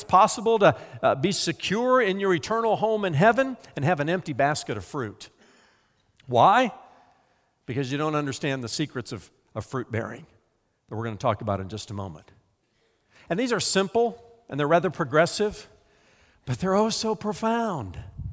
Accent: United States; I'm an American, not an Americant.

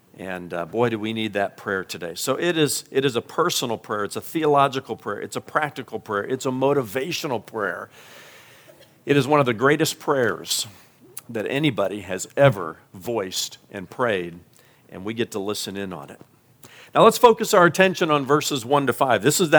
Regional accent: Indiana, United States; I remember my grandparents when I was growing up in Indiana.

